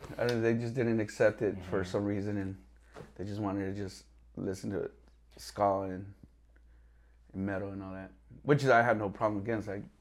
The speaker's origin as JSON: {"language": "English", "town": "Compton", "region": "California", "country": "United States", "tie": "born or raised there", "also_born_or_lived": "Lynwood", "said": "especially growing up I grew up in Compton, but then I ended up moving to Linwood."}